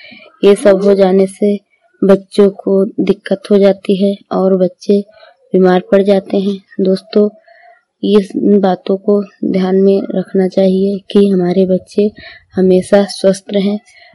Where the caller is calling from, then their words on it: Shravasti, Uttar Pradesh, India; मैं UP mobile बारी से हूँ … श्रावस्ती से।